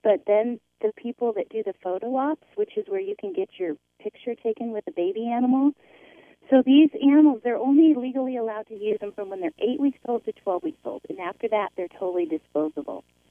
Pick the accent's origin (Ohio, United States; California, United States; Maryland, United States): California, United States; San Diego; moved away as an adult; now in Texas, United States; I'm originally from San Diego, and I moved to Texas to open a restaurant.